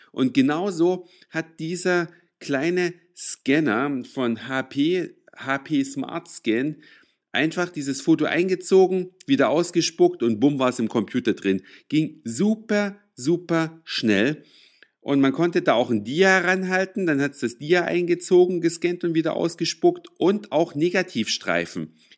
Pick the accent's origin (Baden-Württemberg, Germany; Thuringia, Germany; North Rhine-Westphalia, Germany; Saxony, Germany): Saxony, Germany; Da, wo ich herkomme, aus Sachsen